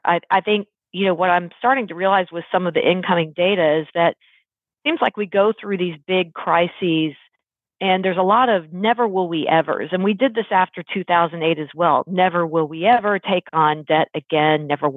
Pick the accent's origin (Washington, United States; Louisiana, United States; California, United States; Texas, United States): Texas, United States; I was quite into college ball growing up in Texas. That was really the Texas thing, high school and college ball.